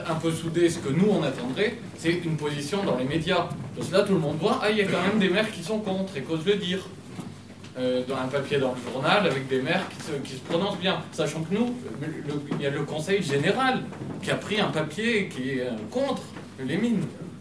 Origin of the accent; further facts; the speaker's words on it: Nouvelle-Aquitaine, France; Le Roland, je suis aussi de la Creuse.